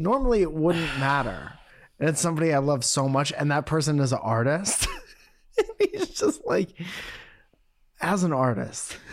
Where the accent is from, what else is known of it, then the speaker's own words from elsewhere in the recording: Connecticut, United States; There's one person that met me on like the day we moved here and was like, where are you from? And I said, Connecticut.